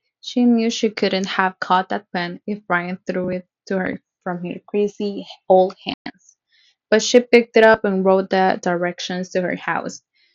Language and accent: English; El Salvador; I am from El Salvador, and the capital of El Salvador is in Salvador.